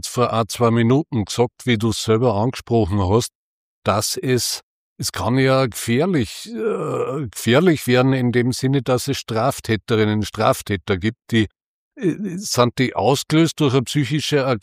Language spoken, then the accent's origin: German; Schärding, Upper Austria, Austria; Ich bin Scherdinger. Ich komme aus Scherding. Ich bin dort in die Volksschule gegangen